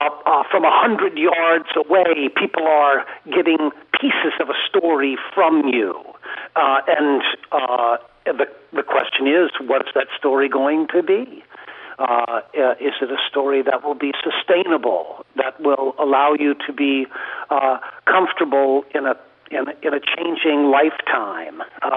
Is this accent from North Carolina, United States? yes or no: yes; North Carolina, United States; also born or lived in Boston; Certainly, we were born in Boston. We were raised in North Carolina.